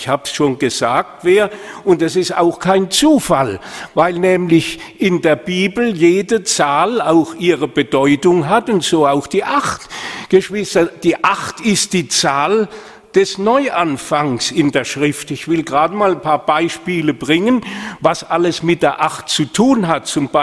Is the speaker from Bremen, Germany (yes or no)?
no; Helmsheim, Baden-Württemberg, Germany; konkret in unseren Dörfern zwischen Bruchsal und Bretten, in Gondelsheim, in Heidelsheim, in Helmsheim, wo ich herkomme, erlebt.